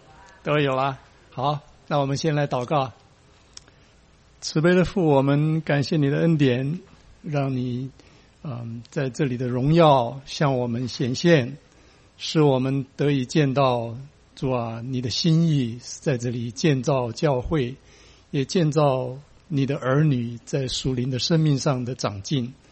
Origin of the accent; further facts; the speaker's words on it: China; 但是身为中国人，如果有人对我说中国人呐，你要听